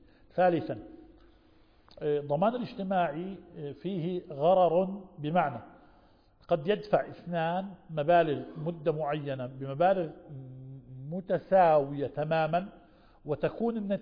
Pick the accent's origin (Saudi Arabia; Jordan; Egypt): Jordan; بلادنا الأردن